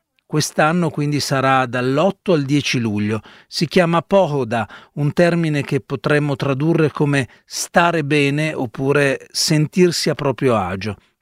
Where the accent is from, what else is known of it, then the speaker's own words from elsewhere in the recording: eastern Slovakia, Slovakia; Italian is a second language; Io vengo dalla Slovacchia orientale e parlando con gli italiani mi sento spesso dire che la musicalità della nostra lingua ricorda quella dell'italiano.